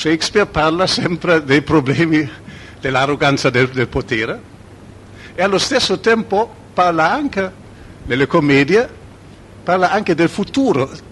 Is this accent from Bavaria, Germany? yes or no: no; Berlin, Germany; Io vengo dalla Germania, da Berlino